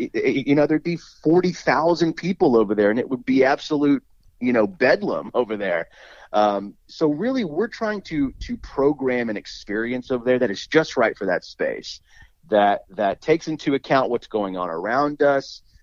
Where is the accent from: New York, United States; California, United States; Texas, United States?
Texas, United States; Dallas; And growing up in Dallas, I worked at that store in the summer, and I became very familiar with a lot of techno acts.